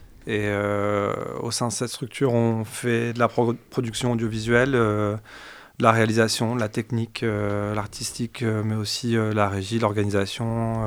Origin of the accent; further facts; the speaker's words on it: Grenoble, Auvergne-Rhône-Alpes, France; moi, personnellement, je suis grenoblois. Je connais la Villeneuve depuis longtemps. Je ne suis pas originaire du quartier, mais j'y ai vécu pendant 10 ans pour le projet.